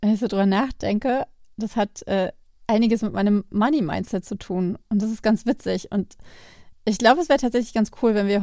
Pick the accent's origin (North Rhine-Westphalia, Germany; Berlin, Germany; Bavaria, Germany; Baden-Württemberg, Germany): Berlin, Germany; ich komme aus Zehlendorf